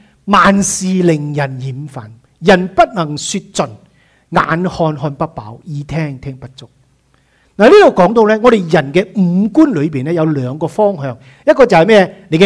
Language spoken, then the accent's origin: Cantonese; Malaysia; 我喺馬來西亞長大